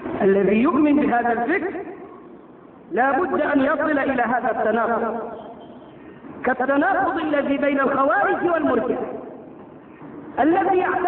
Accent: Egypt; وبدأ ينتشر فكر التكفير في قرى مصر ومدنها وصل إلى قريتنا. أنا كان بأجهل يومها في سنة ثالثة ثانوي

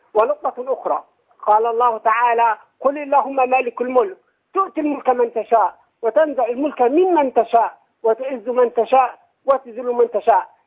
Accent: Sohag, Sohag Governorate, Egypt; أنا عم صعيدي من سوهاج

